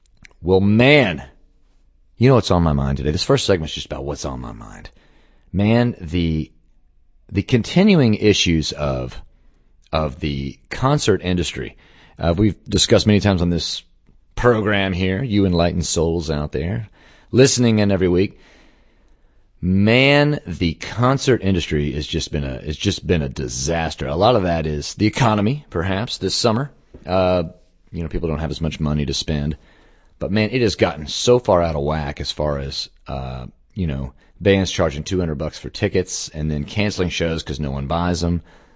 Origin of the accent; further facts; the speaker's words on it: Dallas, Texas, United States; You know, growing up in Dallas, I mean, you had to get those tickets day out, sold out in a day, man.